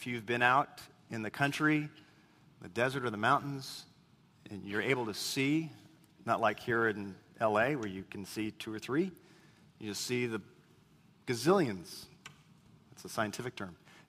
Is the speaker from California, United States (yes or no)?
yes; Whittier, California, United States; born there; my bedroom in the house I was born in Whittier, you know.